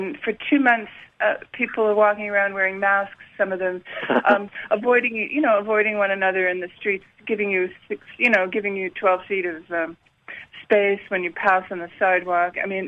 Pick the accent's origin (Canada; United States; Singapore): Canada; Montreal, Quebec; now in Kamloops, Canada; I'm from Montreal, but I can't really go back there.